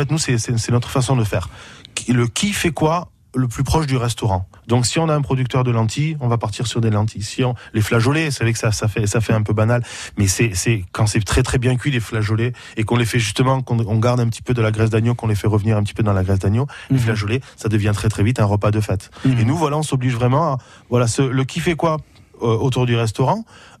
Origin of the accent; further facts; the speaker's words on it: Agen, Nouvelle-Aquitaine, France; Et moi je suis d'Agen.